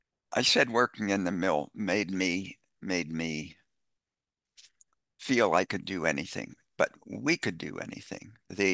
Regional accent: Appalachia, United States; I'm a Appalachian redneck hillbilly at heart. That's never going to change. I've never left those hills.

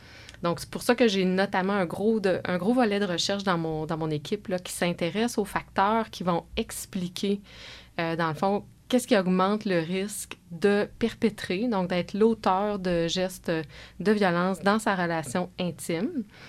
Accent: Quebec, Canada; Moi, je suis originaire du Lac-Saint-Jean.

